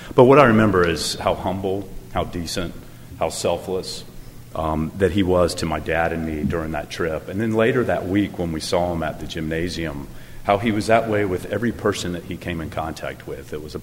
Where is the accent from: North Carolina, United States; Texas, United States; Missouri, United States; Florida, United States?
Florida, United States; Jacksonville; I was born in Jacksonville, Florida … My dad did graduate from Chapel Hill.